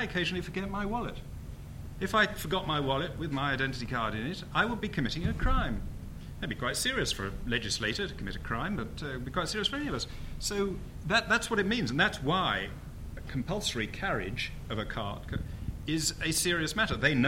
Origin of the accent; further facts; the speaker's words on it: England, United Kingdom; I just said to the officer, I'm English, I don't have to carry them